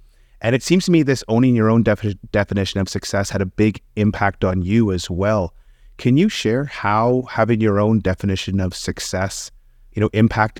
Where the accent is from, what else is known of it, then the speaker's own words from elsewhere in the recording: Canada; I'm Canadian